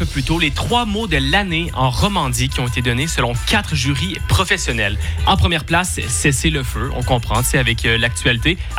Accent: Quebec, Canada; Honnêtement, moi, je trouve ça fou en tant que Canadien.

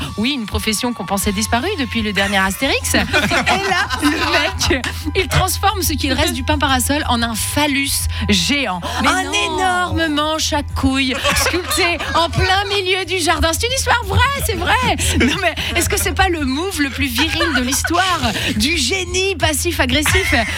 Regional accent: Switzerland; un drame qui se joue chez nous, en Suisse romande

